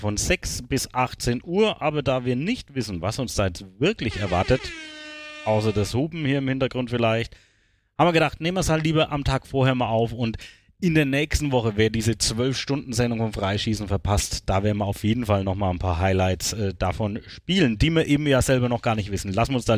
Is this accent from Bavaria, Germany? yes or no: yes; Küps, Bavaria, Germany; Ich komme aus Küps bzw. Oberlangstadt, das ist schon immer evangelisch gewesen, also seit ich auf der Welt bin